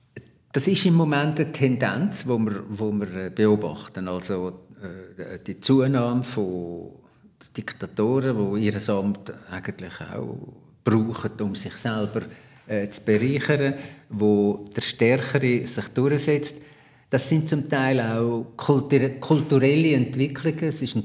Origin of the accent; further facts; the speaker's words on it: Switzerland; Aber ich bin ein Schweizer, der da zuschaut.